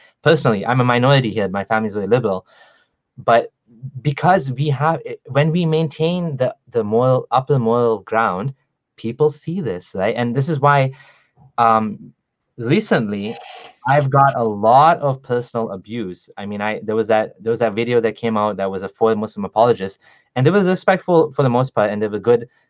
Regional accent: Kenya; We grew up in Kenya, and Kenya is not like Pakistan.

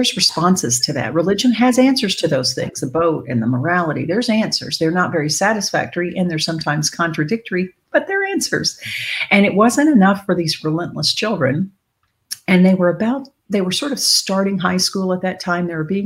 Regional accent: Southern US, United States; I was born in the South. I grew up in the South. My parents are very religious, Southern Baptist, as you have mentioned, Christian. And I grew up in the faith.

